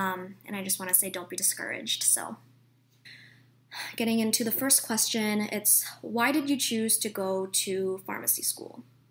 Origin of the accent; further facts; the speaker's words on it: California, United States; And I grew up in the Silicon Valley, so everybody was kind of gunning for business or the tech industry